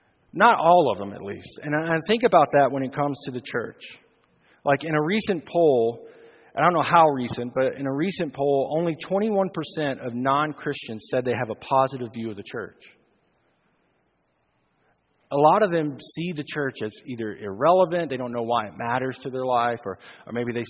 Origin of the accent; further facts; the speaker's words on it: Alabama, United States; moved away as an adult; So growing up in Alabama, I lived in Alabama until I was about 19, and then I moved to the Midwest, and I would spend some of my summers as a teenager in Southwest Missouri in Springfield.